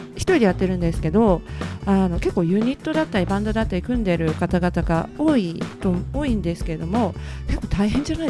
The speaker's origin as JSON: {"language": "Japanese", "region": "Kyushu", "country": "Japan", "said": "私九州出身なんですよ。"}